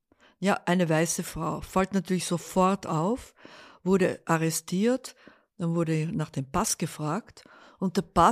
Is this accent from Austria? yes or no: no; Netherlands; Und wir wurden dann als Holländer, mein Vater wurde sofort geholt und in ein Lager in Sumatra gesteckt.